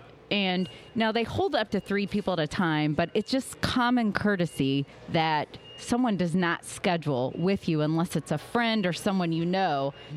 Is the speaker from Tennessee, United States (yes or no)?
no; Jefferson City, Missouri, United States; So I grew up in Jefferson City, and I still have family there. Very small town.